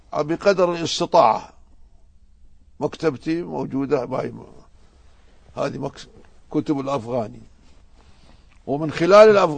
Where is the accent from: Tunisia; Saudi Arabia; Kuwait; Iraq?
Iraq; Najaf, Najaf Governorate; بكثرة متداولة عندنا في النجف، في مكتباتنا الخاصة بكثرة